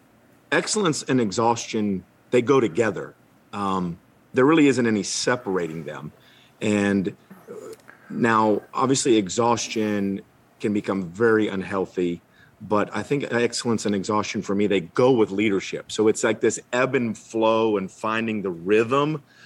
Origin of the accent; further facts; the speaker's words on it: Newark, Ohio, United States; My hometown is a place called Newark, Ohio, and it is east of Columbus, way outside the Outer Belt.